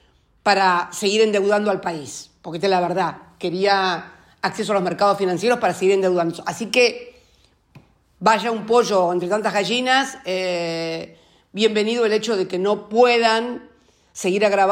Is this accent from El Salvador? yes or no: no; Argentina; yendo a otras de las cuestiones que nos deben ocupar tanto como argentinos y como militantes